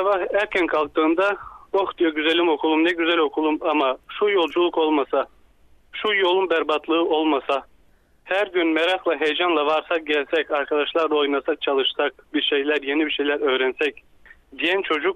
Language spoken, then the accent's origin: Turkish; Kram, Kardzhali Province, Bulgaria; Kirkova Belediyesi'nin Kram köyündenim.